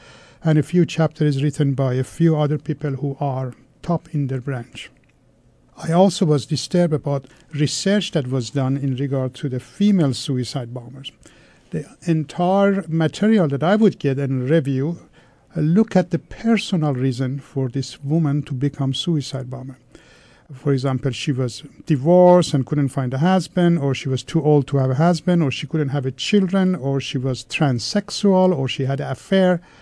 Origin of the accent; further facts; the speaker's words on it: Iran; English is a second language; moved away as an adult; now in United States; I grew up in Iran. I got my MD in Iran. I was 8 years in three different medical schools in Iran and college.